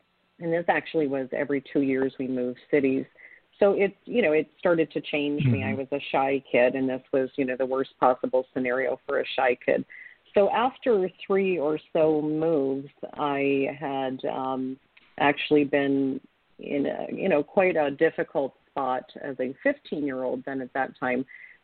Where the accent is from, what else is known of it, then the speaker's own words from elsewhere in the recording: Ontario, Canada; I come from a family of immigrants, and I grew up in Ontario, Canada, on my grandfather's fruit orchard.